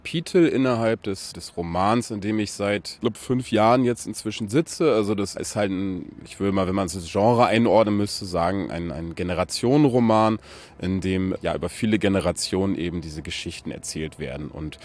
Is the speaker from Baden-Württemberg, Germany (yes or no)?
no; Aurich, Lower Saxony, Germany; Also in Aurich, wo ich herkomme, gibt es halt eben keinen Bahnhof.